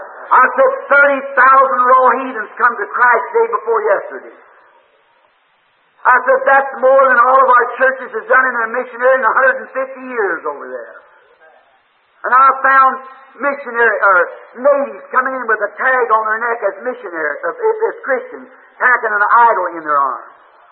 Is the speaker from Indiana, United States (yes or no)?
yes; Jeffersonville, Indiana, United States; I said, I'm from Jeffersonville, Indiana.